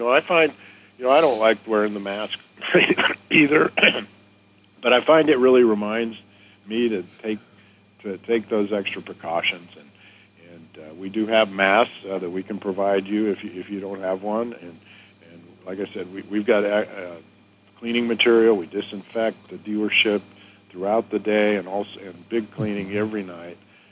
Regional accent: Bartlesville, Oklahoma, United States; Bartlesville's a great place.

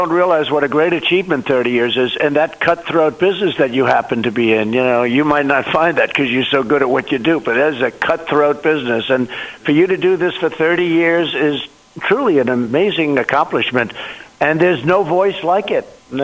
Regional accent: New York, United States; I'm from New York, but very rarely. And all of a sudden, I'm president.

